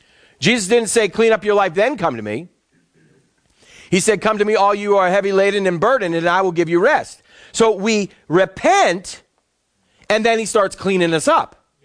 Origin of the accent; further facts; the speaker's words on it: Boston, Massachusetts, United States; I grew up in Boston, and my house was over 250 years old. My parents bought it for $8,000.